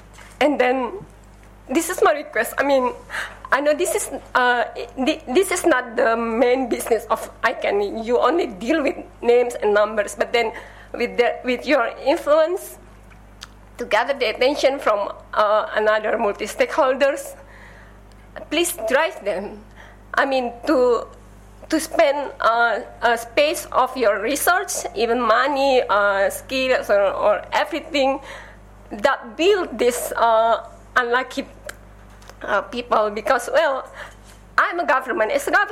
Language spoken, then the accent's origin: English; Indonesia; I'm from Indonesia.